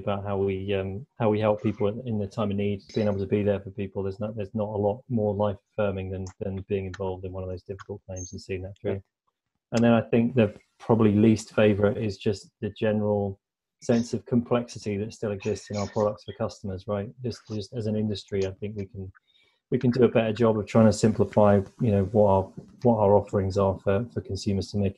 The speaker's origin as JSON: {"language": "English", "country": "United Kingdom", "moved": "as an adult", "lives_now": "Canada", "said": "So, I'm a Brit, Tom."}